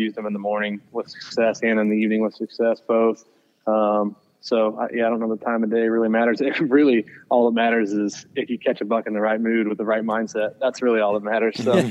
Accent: Missouri, United States; well, my home state of Missouri and then Iowa

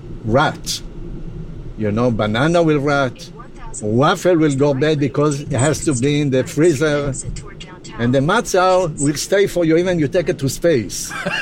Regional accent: Israel; English is a second language; moved away; Oh, I'm from Israel.

